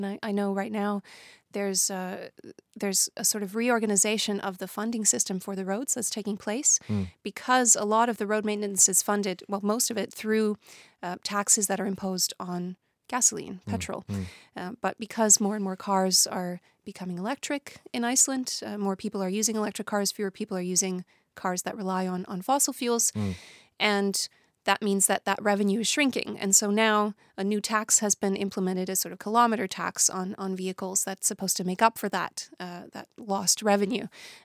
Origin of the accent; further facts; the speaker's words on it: Toronto, Ontario, Canada; No, I grew up in Toronto, so it's quite a lot brighter.